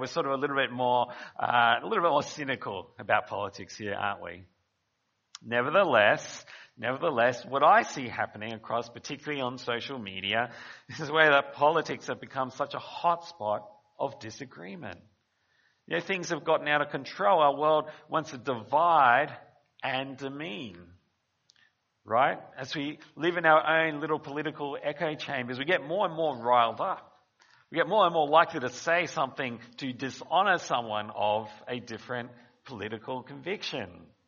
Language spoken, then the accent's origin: English; Australia; born there; I'm an Australian-born Chinese, so I actually swim between the two cultures in lots of ways.